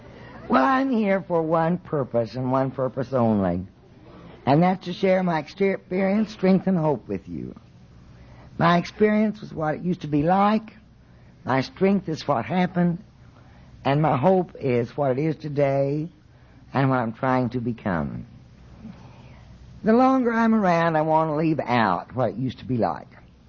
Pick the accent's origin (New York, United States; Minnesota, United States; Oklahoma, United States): Oklahoma, United States; I am from Oklahoma.